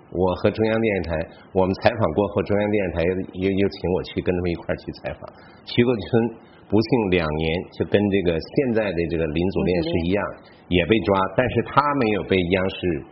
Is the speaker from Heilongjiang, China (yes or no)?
yes; Harbin, Heilongjiang, China; 就是我的家乡哈尔滨有2个村已经搞过这个实验